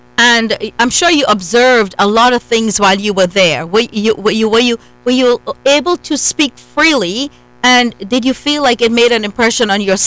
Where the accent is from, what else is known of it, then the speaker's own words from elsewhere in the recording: India; now in United States; being an Indian woman myself who immigrated to this great country, I think it's because a lot of us view immigrating to this land as a gift.